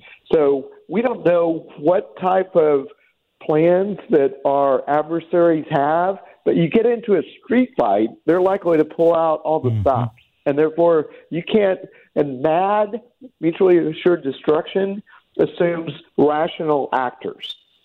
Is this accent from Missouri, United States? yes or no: yes; Independence, Missouri, United States; I'm also a Missouriite. I grew up in Independence, Missouri, so glad to be with you Missouriites.